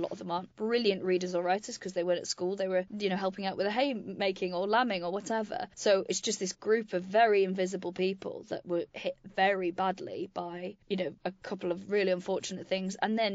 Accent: Wales, United Kingdom; So I grew up in Wales on a farm

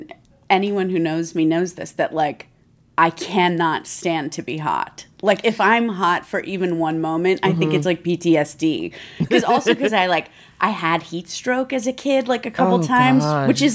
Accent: Phoenix, Arizona, United States; I'm from Phoenix, Arizona.

